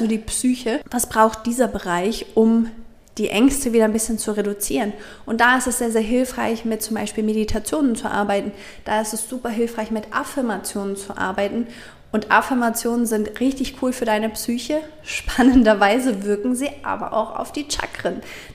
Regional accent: Germany; meine Generation, ich bin 35 Jahre alt, das heißt meine Großelterngeneration, ich komme jetzt auch noch aus Deutschland

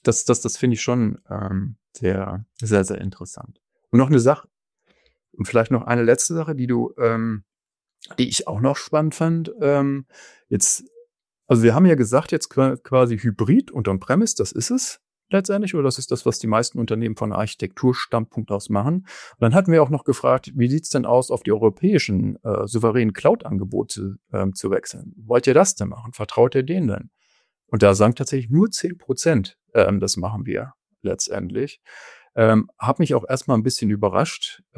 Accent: Berlin-Brandenburg, Germany; Ich komme ja aus der Region hier Berlin-Brandenburg.

